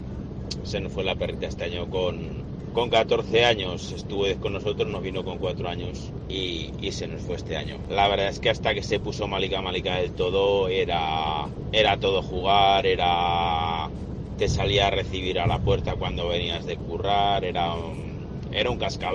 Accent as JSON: {"language": "Spanish", "town": "Zaragoza", "region": "Aragon", "country": "Spain", "said": "Soy Menor de Zaragoza."}